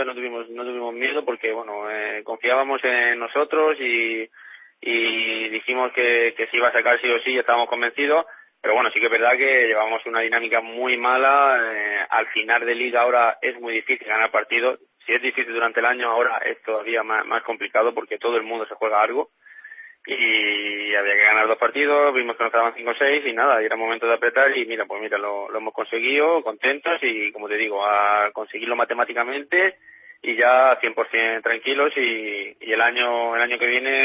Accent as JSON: {"language": "Spanish", "region": "Galicia", "country": "Spain", "said": "somos de aquí de Galicia"}